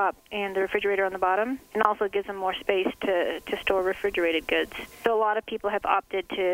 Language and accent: English; Colorado, United States; I'm actually from Colorado, and we would get this kind of situation during hunting season